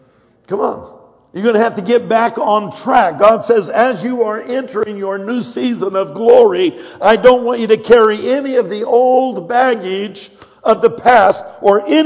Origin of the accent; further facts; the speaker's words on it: Colorado, United States; I'm from Colorado. We don't deal with cactuses.